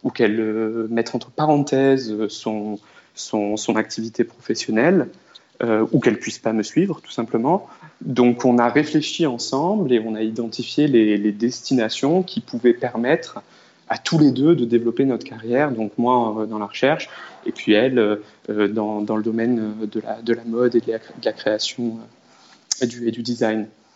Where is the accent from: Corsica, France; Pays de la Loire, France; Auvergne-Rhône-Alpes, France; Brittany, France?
Corsica, France; also born or lived in Marseille, France / Paris, France; now in New York, United States; moi, je suis originaire de Corse, du sud de la France, vraiment très au sud. Et puis après Marseille, et puis après Paris, et puis maintenant New York.